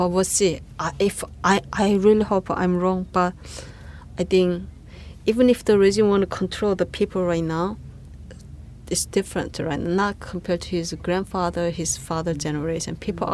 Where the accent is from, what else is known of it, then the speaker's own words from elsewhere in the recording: North Korea; English is a second language; So in that sense, I think to return my hometown, maybe quite closer than I was thinking.